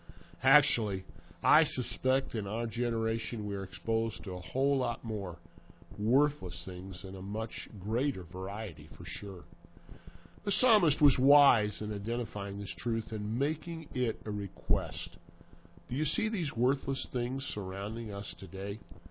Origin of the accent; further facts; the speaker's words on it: Missouri, United States; moved away; I suppose I do still call Missouri my home state, although I've lived in Pennsylvania now a longer period in my life than I've lived in Missouri.